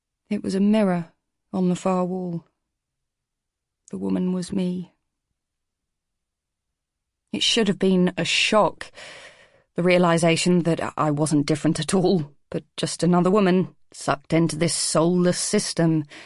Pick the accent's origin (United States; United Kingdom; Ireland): United Kingdom; England